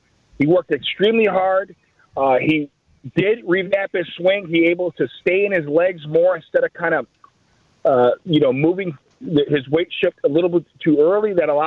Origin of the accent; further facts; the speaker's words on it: Chicago, Illinois, United States; You know, I grew up in Chicago.